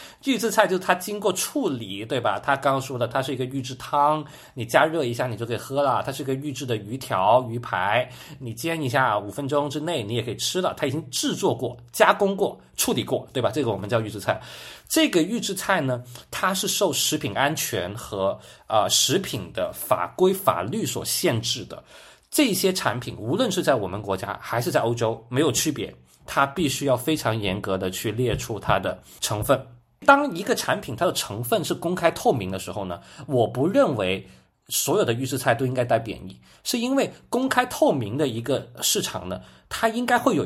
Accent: China; 作为一个中国人，我们去一个餐厅吃饭的时候

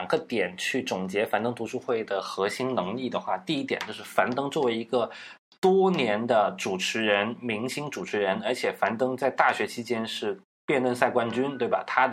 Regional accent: Guangdong, China; 我是广东人嘛，大家也都知道，就广东人普通话也不是特别标准，

